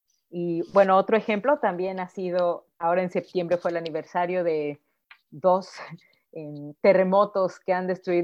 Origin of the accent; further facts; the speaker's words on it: Mexico; actos realmente grandes de bondad que he visto en mi país, en México